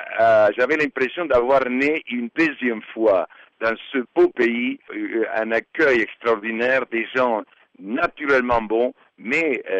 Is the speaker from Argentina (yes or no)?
yes; Argentina; now in Madagascar; Je venais de l'Argentine, où on mangeait à sa faim.